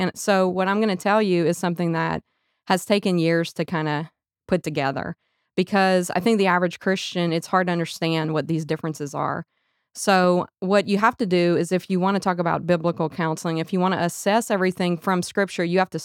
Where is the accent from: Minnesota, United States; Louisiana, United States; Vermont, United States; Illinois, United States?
Louisiana, United States; Abbeville; I am from Abbeville, Louisiana.